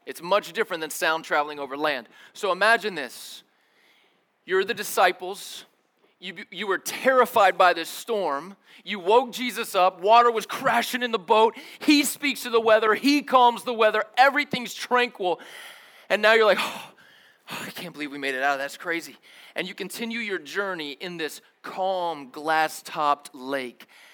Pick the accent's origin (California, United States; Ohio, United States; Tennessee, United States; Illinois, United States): Tennessee, United States; I don't know why I slipped into the country twang when I said that. I meant no disrespect, all right? I grew up in East Tennessee.